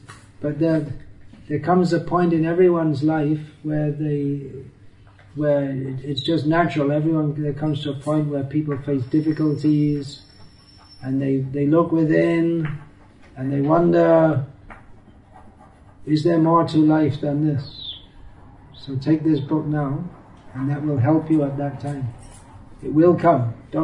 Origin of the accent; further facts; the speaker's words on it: England, United Kingdom; even when I was a kid growing up in England